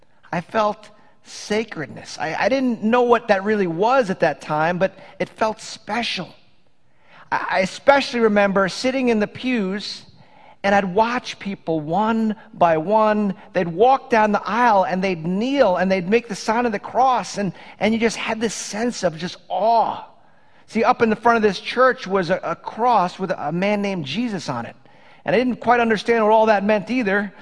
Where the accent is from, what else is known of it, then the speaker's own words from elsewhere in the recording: Port Washington, New York, United States; I think most of you know I grew up in Port Washington.